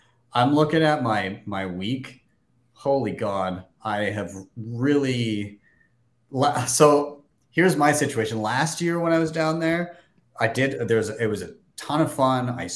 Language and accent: English; Canada; I'm too Canadian.